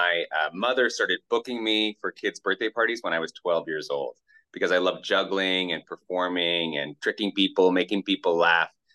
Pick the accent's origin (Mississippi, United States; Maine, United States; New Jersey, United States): Maine, United States; And he's from my home state of Maine.